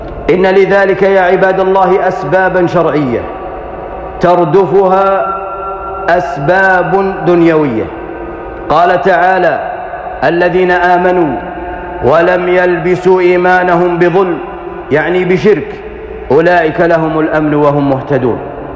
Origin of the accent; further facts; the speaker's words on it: Saudi Arabia; إن بلادنا المملكة العربية السعودية